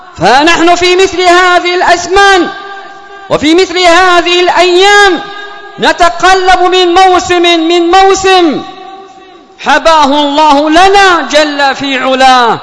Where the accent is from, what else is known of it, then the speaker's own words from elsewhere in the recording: Yemen; اللهم من أراد بلادنا اليمن وسائر بلاد المسلمين بخير فوفقه لكل خير